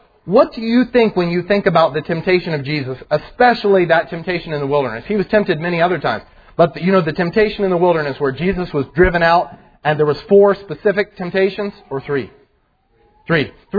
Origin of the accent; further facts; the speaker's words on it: United States; This is who I am. I'm an American